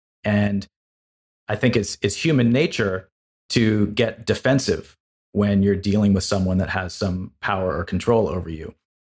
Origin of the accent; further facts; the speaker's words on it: Los Angeles, California, United States; now in Woodstock, United States; I grew up in Los Angeles. She grew up in New York City. We both decided to get away. So we moved to a town of 3,000 people in Woodstock, Vermont.